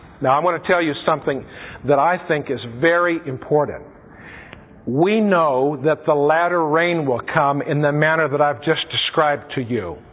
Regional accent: Fort Bragg, California, United States; I was raised in Northern California, and my father was in the logging business. It just happened that we lived at a little town called Fort Bragg, California, on the coast, up north of Albion.

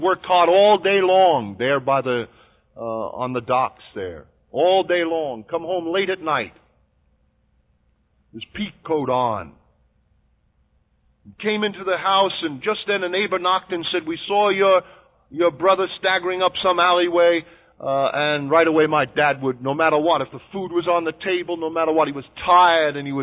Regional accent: Brooklyn, New York, United States; But when I was a young boy growing up in Brooklyn, New York, I had an uncle.

